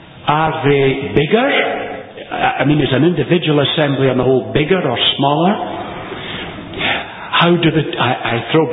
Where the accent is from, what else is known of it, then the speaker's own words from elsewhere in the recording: Ayr, Scotland, United Kingdom; the town assembly in which I was brought up in Ayr, the town that gave its name to Ayr in Queensland